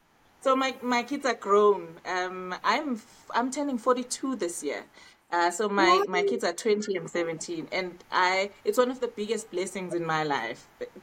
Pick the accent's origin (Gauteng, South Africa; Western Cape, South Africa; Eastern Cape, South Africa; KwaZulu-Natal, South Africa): KwaZulu-Natal, South Africa; Bergville; Yeah, born and bred in Bergville in KZN.